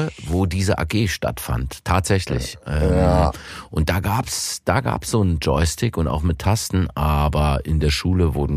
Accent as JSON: {"language": "German", "region": "East Germany", "country": "Germany", "said": "Na, ich komme aus der DDR."}